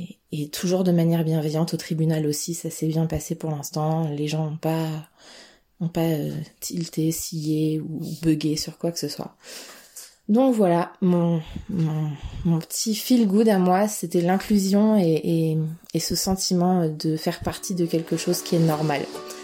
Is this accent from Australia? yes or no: no; Vanves, Île-de-France, France; now in Chartres, France; quand on a emménagé à Chartres. On vient de Vanves, en région parisienne, à côté de Paris.